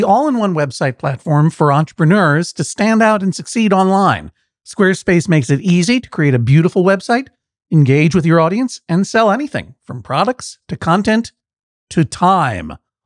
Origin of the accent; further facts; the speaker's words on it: New England, United States; You know, growing up in New England, some of my classmates would spend their February breaks up in the mountains